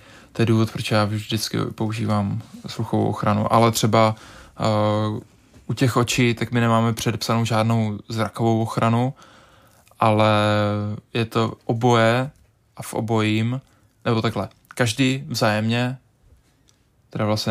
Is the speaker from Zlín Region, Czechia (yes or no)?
yes; Nivnice, Zlín Region, Czechia; já jsem vlastně vyrůstal v Nivnici, odkud pocházím